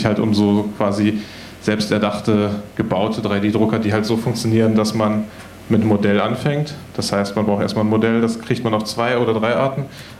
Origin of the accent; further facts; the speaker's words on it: Berlin, Germany; Ich komme aus Berlin, ich bin da Teil von einem Fab Lab, Hackerspace, irgendwie so eine Art Kreativwerkstatt, die heißt Open Design City.